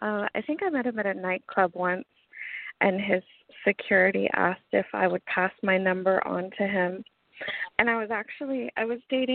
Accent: Alaska, United States; I grew up in Alaska, like pretty much he was with Holly at the time I became a playmate. So we were both from the islands in Alaska, the Aleutian Islands and the Panhandle.

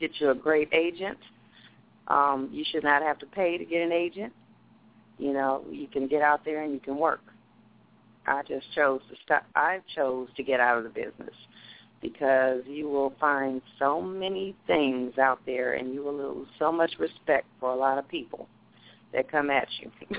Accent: Compton, California, United States; We grew up together in Compton.

